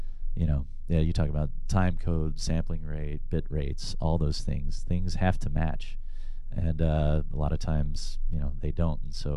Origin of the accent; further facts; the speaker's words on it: Dothan, Alabama, United States; Dothan, Alabama.